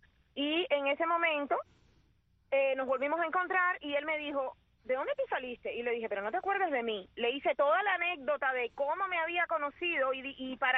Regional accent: Havana, Cuba; crecí en Lauton, en un barrio, puerta de calle, con, tú sabes, la situación que en el año 72 había en Cuba

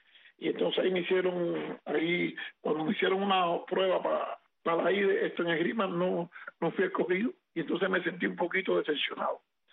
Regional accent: Havana, Cuba; born there; yo nací en el Vedado, en la clínica del doctor Bandera.

